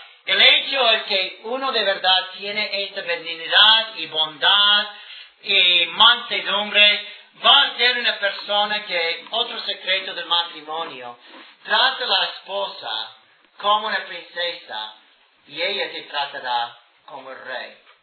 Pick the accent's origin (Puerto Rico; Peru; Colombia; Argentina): Colombia; Antioquia; porque en Antioquia, de donde vengo, es como 100 grados de temperatura y vine sudando